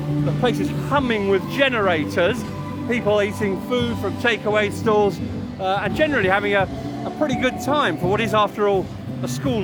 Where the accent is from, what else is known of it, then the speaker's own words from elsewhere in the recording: United Kingdom; now in United States; As a Brit